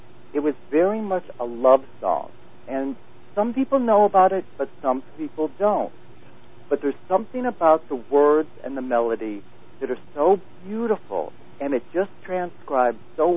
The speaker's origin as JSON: {"language": "English", "town": "Norwich", "region": "New York", "country": "United States", "tie": "born there", "lives_now": "New York City, United States", "said": "Well, no, I'm originally American. I was born in a very, very small town way upstate New York, which is way in the boonies, called Norwich, New York."}